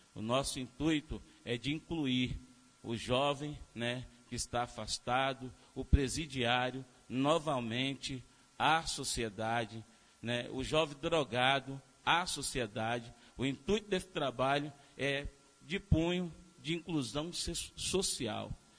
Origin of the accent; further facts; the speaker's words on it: Conceição da Barra, Espírito Santo, Brazil; eu sou de Braço do Rio, eu sou de Conceição da Barra.